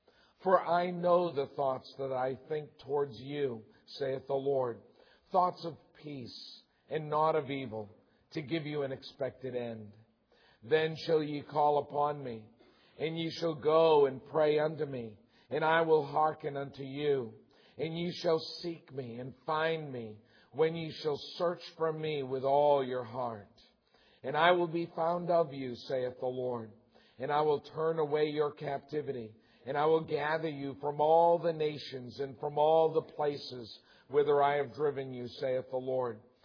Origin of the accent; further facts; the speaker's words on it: Massachusetts, United States; I grew up in Massachusetts on an old dairy farm.